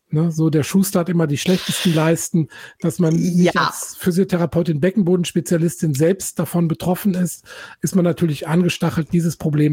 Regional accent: Eifel, Germany; Ich komme nämlich aus der Eifel, so ein bisschen auf der anderen Seite des Rheins.

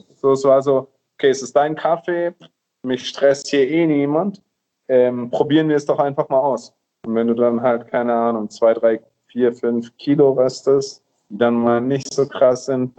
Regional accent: Nuremberg, Bavaria, Germany; Ich so, nee, aus Nürnberg.

